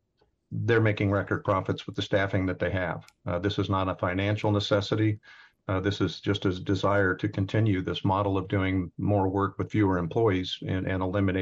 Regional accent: Midwest, United States; I grew up in the Midwest.

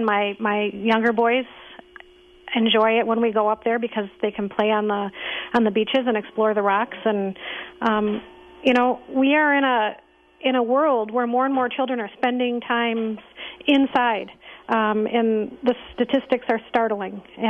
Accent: Wisconsin, United States; many of us that have been born and raised in Wisconsin, many of us that are raising our own children here, understand that this is our legacy.

